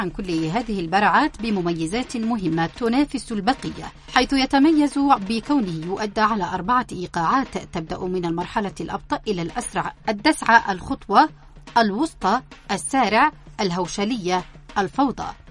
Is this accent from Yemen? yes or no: yes; Yemen; ونحن كشعب يمني لابد أن نقدر هذا الفن ونحافظ عليه،